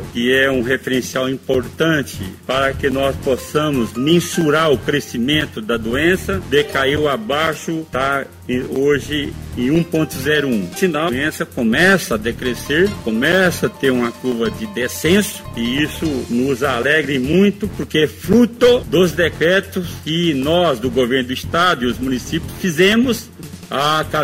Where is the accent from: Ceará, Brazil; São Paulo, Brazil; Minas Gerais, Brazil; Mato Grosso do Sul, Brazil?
Mato Grosso do Sul, Brazil; Dourados; lá na minha cidade, Dourados.